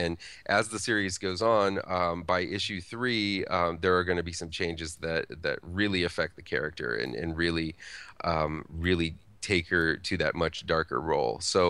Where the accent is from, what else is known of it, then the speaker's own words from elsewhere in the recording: Lima, Ohio, United States; There's also, it's set in my hometown of Lima, Ohio, which was just a little kind of like callback to there.